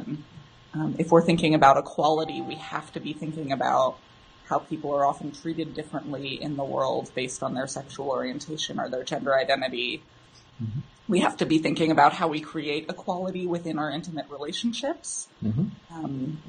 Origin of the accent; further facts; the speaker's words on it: United States; the context that I live in as a U.S. American.